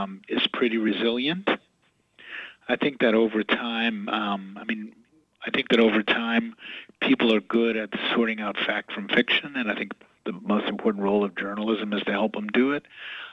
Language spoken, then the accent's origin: English; New Orleans, Louisiana, United States; And as a kid growing up in New Orleans, I had access to only two newspapers, the Stateside and the Times-Picayune.